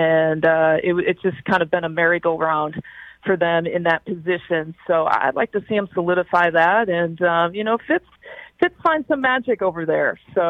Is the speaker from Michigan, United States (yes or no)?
yes; Kalamazoo, Michigan, United States; I grew up in Kalamazoo, Michigan.